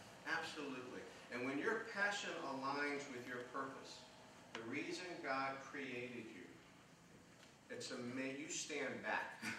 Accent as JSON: {"language": "English", "town": "Jacksonville", "region": "Florida", "country": "United States", "tie": "born or raised there", "said": "The day I turned 16, I grew up in Jacksonville, and there was a pizza place there called The Loop."}